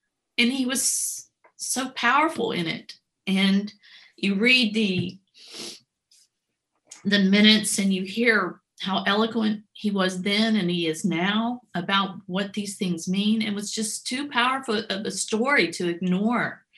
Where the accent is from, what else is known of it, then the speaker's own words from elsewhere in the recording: North Carolina, United States; I grew up in North Carolina.